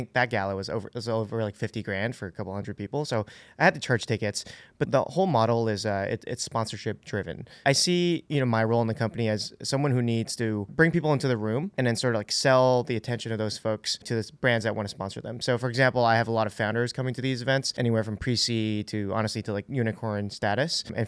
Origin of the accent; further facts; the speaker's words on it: Hong Kong; moved away as an adult; now in New York, United States; So when I moved here 3 years ago, I worked for Facebook and they had sponsored my visa. I'm from Hong Kong. I have a Canadian passport.